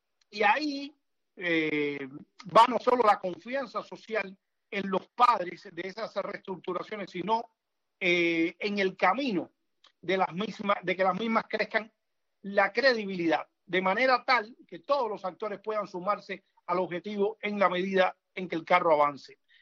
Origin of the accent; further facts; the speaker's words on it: Cuba; moved away; nosotros somos los cubanos que estamos viviendo del lado acá, somos una de las víctimas más directas. Nos obligaron a salir primero de Cuba